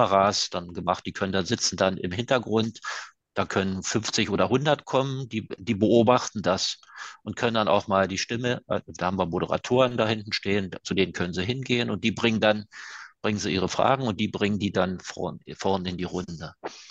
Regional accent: Switzerland; Ja, als Schweizer darf man das so sagen.

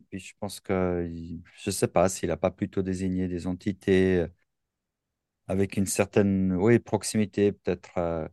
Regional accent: German-speaking Switzerland, Switzerland; j'ai mon identité en tant que Suisse, en tant que Vaudois, donc le canton de Vaud où j'habite, la Suisse allemande où je grandis.

